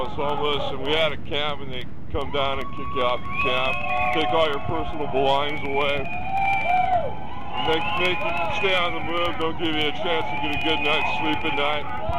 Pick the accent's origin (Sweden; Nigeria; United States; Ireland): United States; San Jose, California; San Jose, where I grew up.